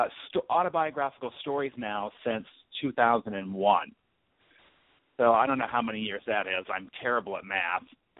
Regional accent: San Francisco, California, United States; Well, as you said in your introduction, I'm a monologist from San Francisco.

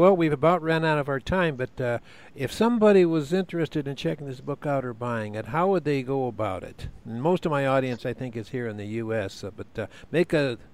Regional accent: Idaho, United States; I was raised in North Idaho, a very rural area

